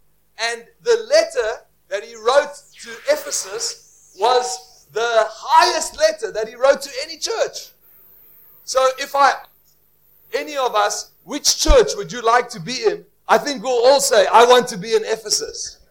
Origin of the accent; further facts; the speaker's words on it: South Africa; I am from South Africa.